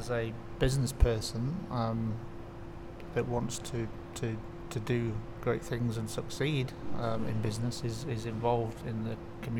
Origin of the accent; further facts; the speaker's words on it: Yorkshire and the Humber, United Kingdom; also born or lived in Hong Kong; now in Fremantle, Australia; Well, we moved here in 2001. We met in Hong Kong. We're both from Yorkshire in England, and we met while we were both living in Hong Kong for different reasons.